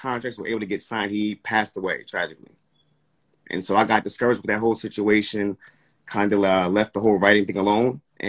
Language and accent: English; Linden, United States; But I came back out here, ultimately graduated from Linden High School. I'm from Linden.